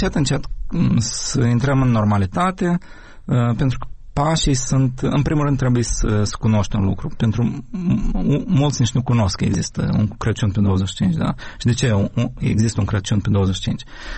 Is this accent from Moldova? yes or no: no; Ukraine; Eu sunt din Ucraina și la noi toți sunt catolici care sărbătoresc pe 25.